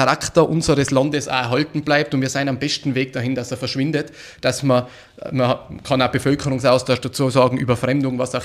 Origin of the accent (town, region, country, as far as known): Austria